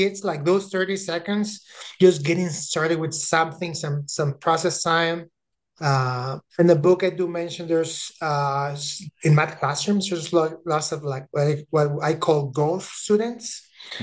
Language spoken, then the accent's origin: English; Mexico; Okay, so I'm from Mexico, and actually I live in Mexico.